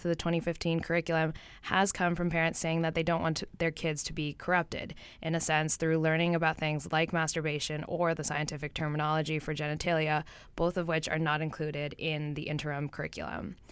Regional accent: Toronto, Ontario, Canada; now in Vancouver, Canada; So I'm a first year student here at UBC, and I am from Toronto.

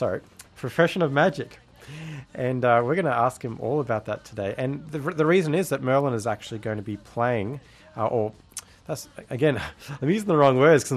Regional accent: Australia; now in Canada; Every week we broadcast sounds from a long way away from where I grew up in Australia

